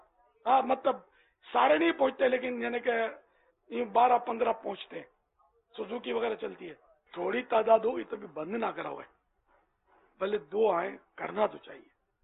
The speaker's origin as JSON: {"language": "Urdu", "town": "Karachi", "region": "Sindh", "country": "Pakistan", "tie": "born or raised there", "said": "میں بھی وہیں کا ہوں میمن ہوں اور کھارا در میٹھا در میں میری زندگی گزری ہے."}